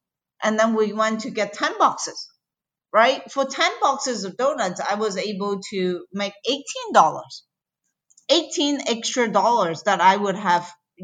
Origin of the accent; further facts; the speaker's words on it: Florida, United States; also born or lived in Hong Kong; I was born in Hong Kong. At a very young life, I lost my both of my parents, and I had to immigrate to Florida to live with my uncle and aunt